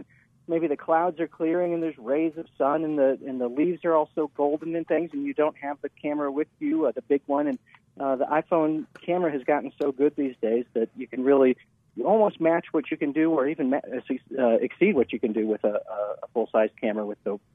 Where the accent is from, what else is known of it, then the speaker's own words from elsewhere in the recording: Midwest, United States; now in Colorado, United States; I grew up in the Midwest and moved out here.